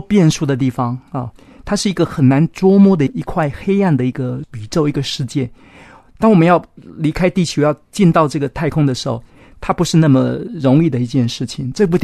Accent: China; 我们中国人说外行看热闹，内行看门道。

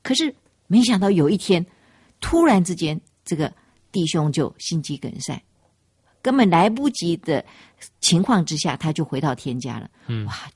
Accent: China; 我们中国人就讲到生离死别嘛哈

